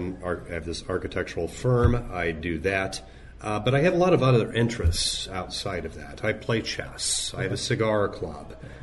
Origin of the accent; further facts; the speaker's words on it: Chicago, Illinois, United States; I'm from Chicago.